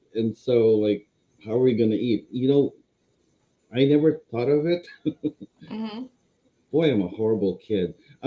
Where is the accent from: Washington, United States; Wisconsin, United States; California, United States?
California, United States; also born or lived in Philippines; I was born in the Philippines. I grew up practically here since I was 11, I think, in California. And I've been here ever since.